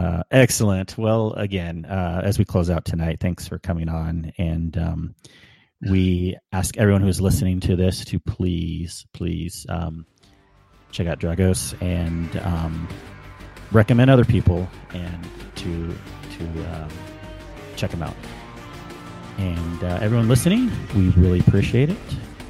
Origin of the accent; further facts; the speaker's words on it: California, United States; growing up in California, I'd be like, yep, that's the good flavor. We don't drink the moonshine flavor in California.